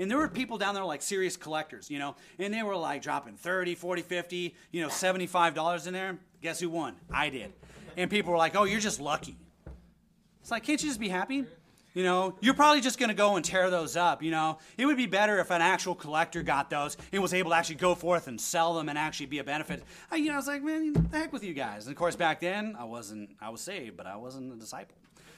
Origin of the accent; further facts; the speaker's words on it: United States; I'm a white guy though. I'm American.